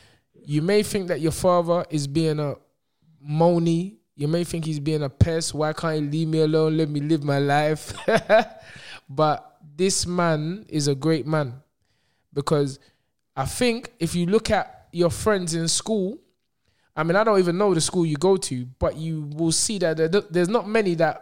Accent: Nigeria; I'm Nigerian, right.

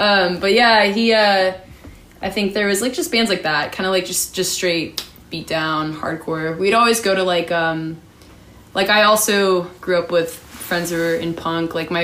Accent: Santa Clarita, California, United States; cause I grew up in Santa Clarita

